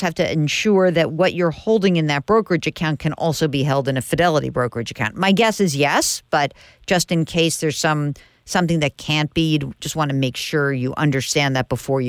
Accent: New York, United States; I'm from New York. You can't scare me.

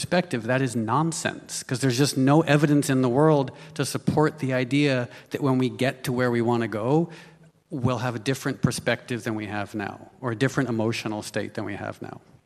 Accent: New York, United States; born there; and I'm Western, I was born in New York

